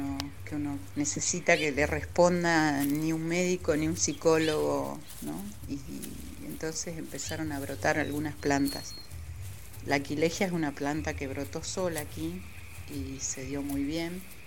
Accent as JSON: {"language": "Spanish", "region": "Corrientes", "country": "Argentina", "said": "Soy correntina."}